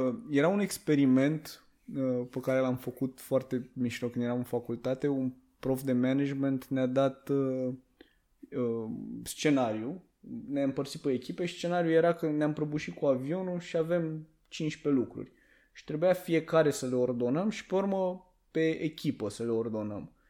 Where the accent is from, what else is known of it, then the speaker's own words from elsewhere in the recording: Romania; noi suntem români, nu vine nimeni să te salveze, deci trebuie să te descurci